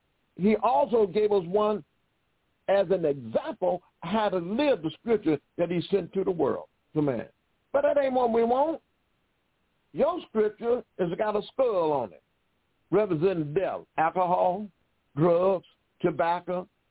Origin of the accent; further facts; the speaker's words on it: Detroit, Michigan, United States; our grandmother, and I'm from Detroit, Michigan. I mean, every elder that I knew then as a child coming up in the 40s and the 50s, 60s, they had a garden in their yard.